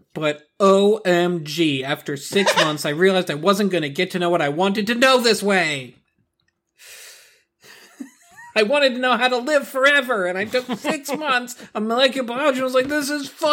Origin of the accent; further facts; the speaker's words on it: Denmark; I'm from Denmark.